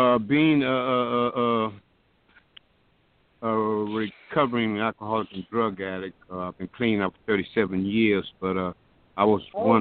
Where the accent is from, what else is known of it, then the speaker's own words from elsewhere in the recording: Lake Charles, Louisiana, United States; I am from Lake Charles, with all this commotion going on.